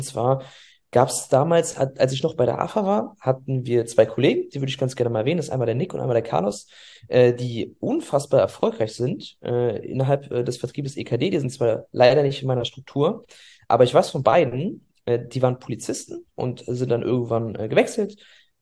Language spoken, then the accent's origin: German; Magdeburg, Saxony-Anhalt, Germany; ich spreche jetzt mal hier für uns, für den Osten, ich komme aus Magdeburg